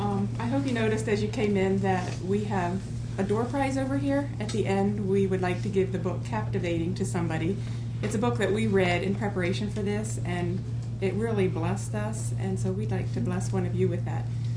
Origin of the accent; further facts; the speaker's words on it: Pennsylvania, United States; I grew up in Lancaster County as a farm girl.